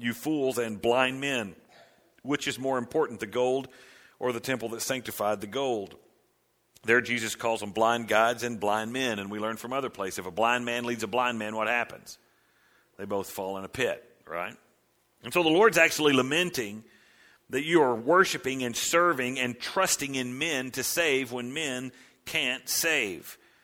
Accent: United States; you grow up as a kid in the United States of America, and we're from America

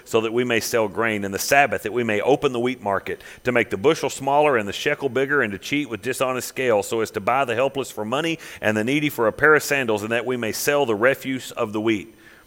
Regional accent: Canton, Texas, United States; when I grew up in Canton pretty much, at the flea market.

